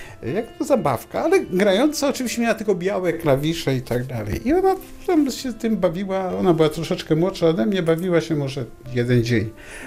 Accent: Szczecin, West Pomeranian Voivodeship, Poland; jestem szczecinianinem.

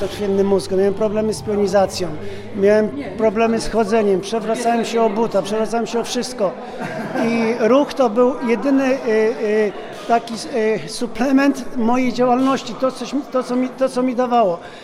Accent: Nowa Sól, Lubusz Voivodeship, Poland; jestem niedaleko, bo jestem z Nowej Soli.

